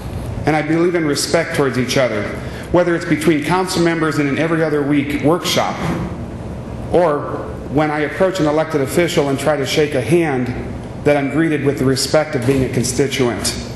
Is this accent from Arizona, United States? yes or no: yes; Glendale, Arizona, United States; I grew up in Glendale, attending both Unit 1 and Unit 6, and graduated from Glendale High School.